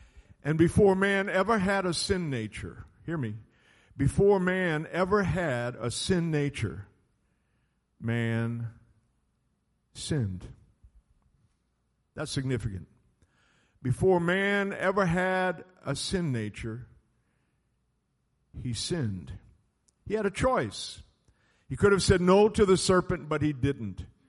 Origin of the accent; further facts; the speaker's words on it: Louisiana, United States; I grew up in South Louisiana, and there were orange orchards.